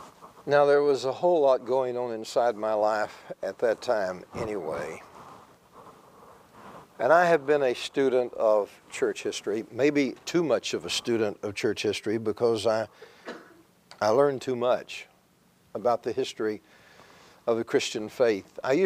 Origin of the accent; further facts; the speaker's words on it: Texas, United States; and you'll forgive me, I am a Texan and rather plain spoken